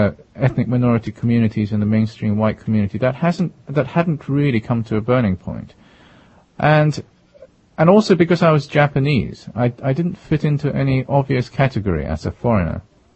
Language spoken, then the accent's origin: English; southern England, United Kingdom; I was getting a very typical Southern England, middle-class kind of education and upbringing.